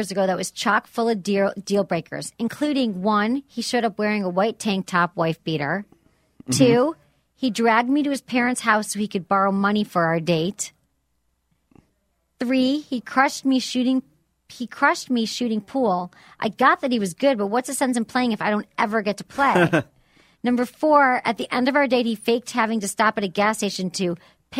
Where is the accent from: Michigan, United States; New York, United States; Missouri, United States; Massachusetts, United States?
Michigan, United States; I'm not from the Bay Area. My formative years were in Michigan, and we don't say things like hella.